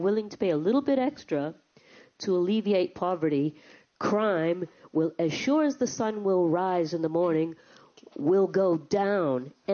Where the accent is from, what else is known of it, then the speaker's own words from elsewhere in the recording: United States; now in England; So I grew up in America and came to England sometime around the mid-80s